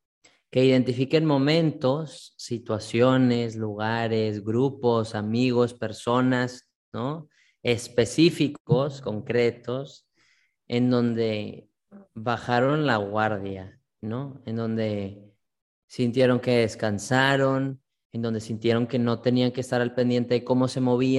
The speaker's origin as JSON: {"language": "Spanish", "country": "Mexico", "said": "en mi ciudad, en mi país, tengo una responsabilidad como mexicano, ¿no?"}